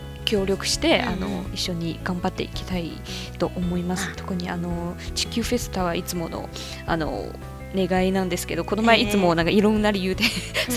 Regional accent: Guizhou, China; あのふるさとの貴州省も山地、山が多いところですけど

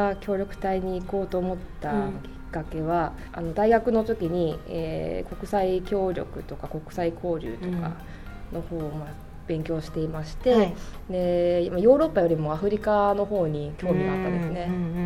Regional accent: Sendai, Miyagi, Japan; もともと私は仙台市出身だったので

